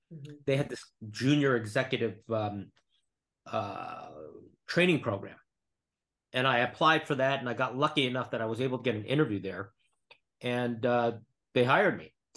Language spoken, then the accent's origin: English; New York, United States; and I'm from New York